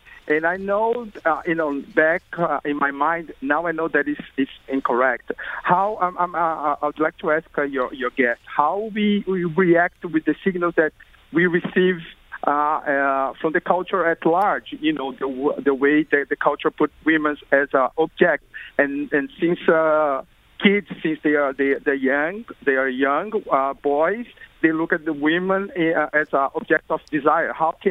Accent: Brazil; English is a second language; now in United States; I'm from Brazil, and in Brazil, we see things different. I remember when I came to America, I had a cultural shock.

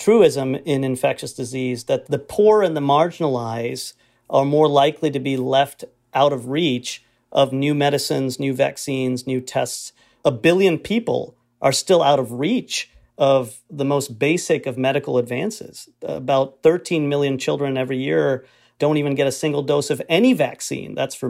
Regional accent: Liberia; I grew up in Liberia, which has one of the highest burdens of malaria in the world.

